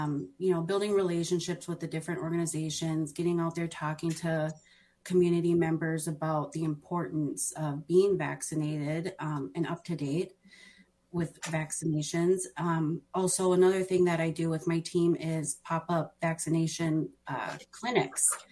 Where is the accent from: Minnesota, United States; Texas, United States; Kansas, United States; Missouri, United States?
Minnesota, United States; Minneapolis; Born and raised in South Minneapolis, still a South Minneapolis resident.